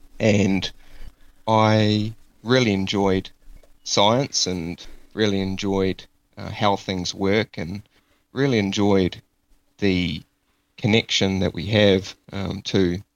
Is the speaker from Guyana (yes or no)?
no; Kaitaia, Northland, New Zealand; also born or lived in Dunedin; I actually grew up in a little township called Kaitaia, right at the top of North Island, and moved, studied in Dunedin a number of years ago, and then moved to the TY smelter 17 years ago.